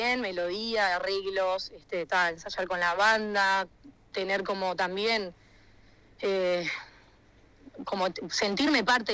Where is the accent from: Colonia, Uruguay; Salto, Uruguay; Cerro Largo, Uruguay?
Salto, Uruguay; porque soy de Salto, o sea, obviamente también eso de que cuesta moverse acá dentro del Uruguay